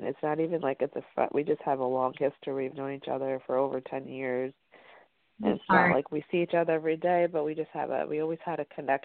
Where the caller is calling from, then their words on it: New Jersey, United States; I'm calling from New Jersey.